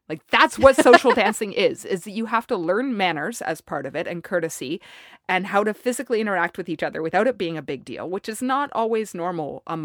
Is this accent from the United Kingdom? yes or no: no; Canada; as a Canadian geoscientist, I actually wear a little pinky ring